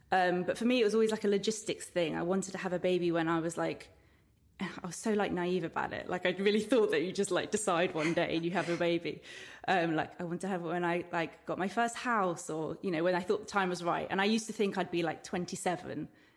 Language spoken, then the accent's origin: English; England, United Kingdom; Maybe we're very English, you're very Italian.